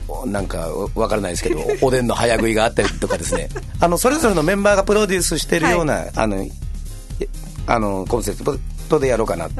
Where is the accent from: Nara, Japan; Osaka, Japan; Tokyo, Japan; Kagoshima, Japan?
Kagoshima, Japan; Yoron; もともと自分まあ出身が与論で